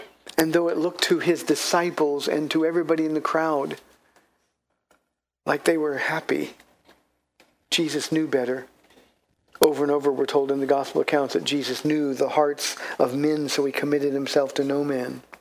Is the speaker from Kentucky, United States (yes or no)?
no; California, United States; I'm from Southern California, grew up there, and the only parade I ever cared about we went to, my parents took me to, was to the Rose Parade.